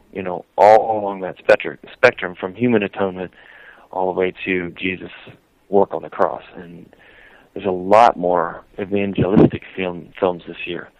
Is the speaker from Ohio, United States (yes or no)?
yes; Ohio, United States; turned out they were from my hometown church, 2,500 miles away in Ohio.